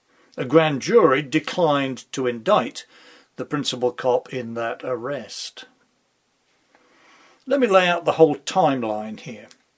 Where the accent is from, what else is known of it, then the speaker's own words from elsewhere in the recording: New York, United States; New York is my home state, so I take a particular interest.